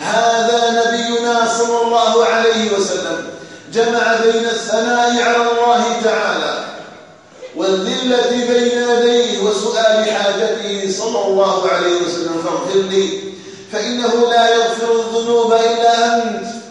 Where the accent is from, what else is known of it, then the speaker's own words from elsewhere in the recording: Algeria; أن يجعل بلدنا الجزائر آمنا مطمئنا وسائر بلاد